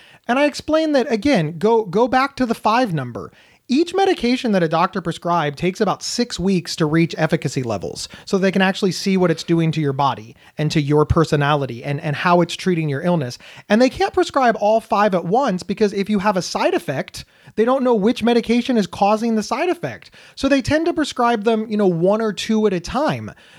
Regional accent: New York, United States; I think I'd be angry because I'm a New Yorker.

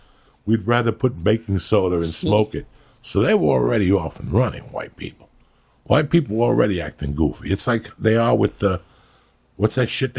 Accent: North Bergen, New Jersey, United States; It's North Bergen. The paperwork will disappear. The evidence will disappear. It's my hometown.

